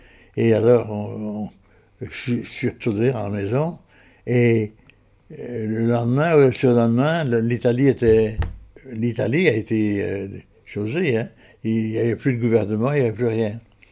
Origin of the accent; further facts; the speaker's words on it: France; born there; Moi, je suis né en France.